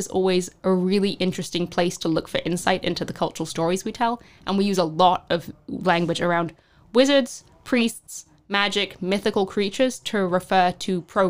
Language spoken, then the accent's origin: English; London, United Kingdom; I mean, I'm from London, so I don't have high expectations.